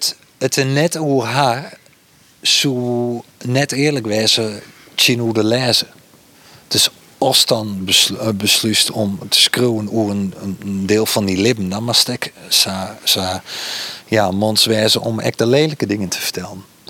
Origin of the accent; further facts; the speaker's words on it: Friesland, Netherlands; first language fy; Dutch is a second language; Ik ben een jongen uit Friesland. Ik kom in Lietsdwarp, vlakbij Ljouwert. En het is wel vreemd, want het is heel lang niet dat ik Fries praat.